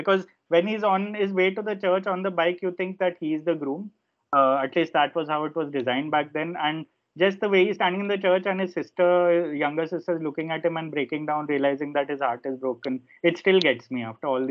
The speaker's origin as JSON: {"language": "English", "country": "India", "said": "as an Indian cricket fan, if you grew up through the 90s like I did"}